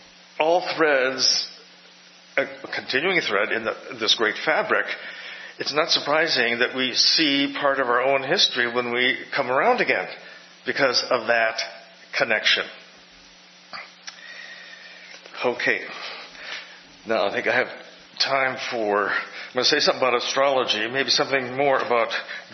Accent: Milwaukee, Wisconsin, United States; He is from my hometown of Milwaukee.

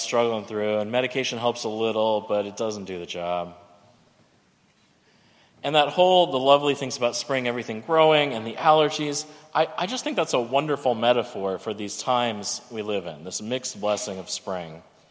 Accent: Texas, United States; And I grew up in Texas, so it's not that different.

